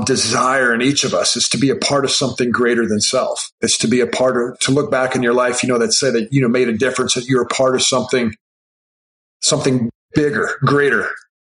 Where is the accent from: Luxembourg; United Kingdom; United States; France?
United States; Iowa; He drove the 900 miles out to the Air Force Academy from my hometown community area in Iowa and hand delivered that film to the coaches there.